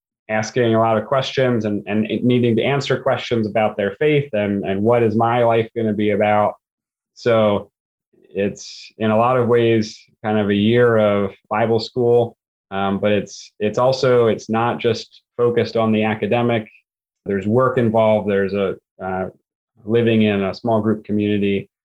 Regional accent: Pennsylvania, United States; I grew up in Lancaster County and have lived all kinds of different places in Pennsylvania.

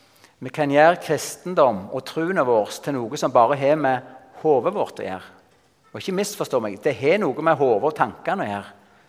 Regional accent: Salte, Rogaland, Norway; Sånn hadde jeg det hjemme på garen jeg vokste opp på Salte.

